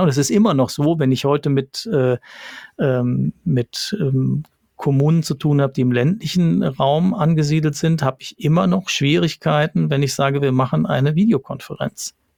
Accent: North Rhine-Westphalia, Germany; Ich komme aus dem Ruhrgebiet

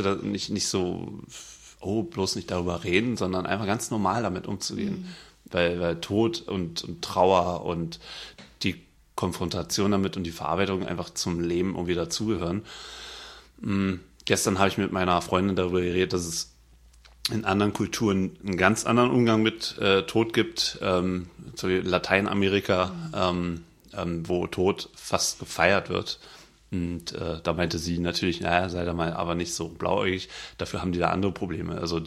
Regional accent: Berlin, Germany; Ich komme aus Neukölln, da hat man Kumpels, die heißen Ali.

